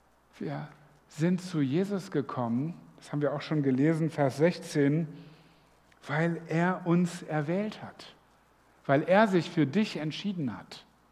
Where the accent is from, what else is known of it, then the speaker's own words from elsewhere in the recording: Northern Germany, Germany; Ich bin Norddeutscher, da bin ich nicht so mit Weinreben aufgewachsen.